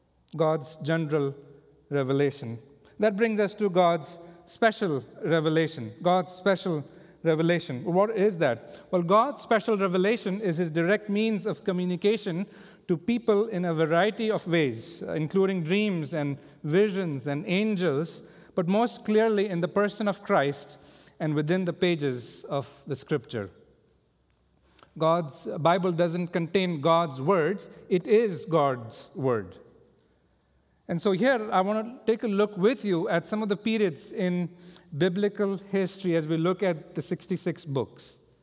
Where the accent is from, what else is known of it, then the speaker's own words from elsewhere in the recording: India; moved away as an adult; I grew up in India, as some of you know. I never imagined that I'll be living outside of India as an adult and will be involved in ministry.